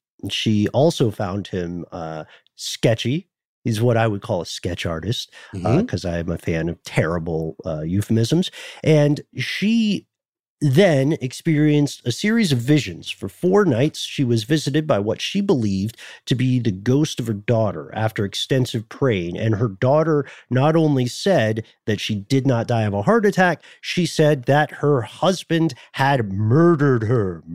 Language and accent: English; Appalachia, United States; accent: Appalachian; Well, it's probably my Appalachian roots linguistically popping out my accent.